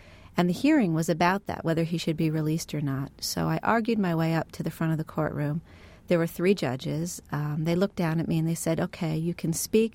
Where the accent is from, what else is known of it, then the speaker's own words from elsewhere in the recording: United States; And I said that I come from the United States.